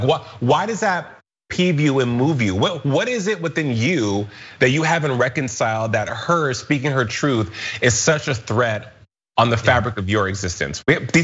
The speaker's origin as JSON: {"language": "English", "town": "New Orleans", "region": "Louisiana", "country": "United States", "tie": "born there", "said": "on September 27th, 1979, I was born in New Orleans, Louisiana, which makes me, per the Constitution, a citizen of the United States"}